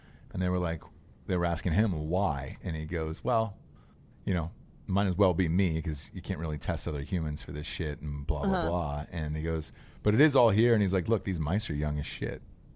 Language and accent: English; South Carolina, United States; We're from South Carolina.